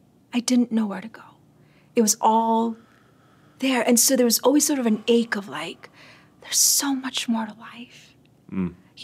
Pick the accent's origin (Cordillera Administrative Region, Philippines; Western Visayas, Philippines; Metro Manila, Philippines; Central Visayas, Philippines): Central Visayas, Philippines; now in United States; because I've been here 35 years, roughly. Mm. And I'm like, I'm Cebuano, very much so, but I'm also very American.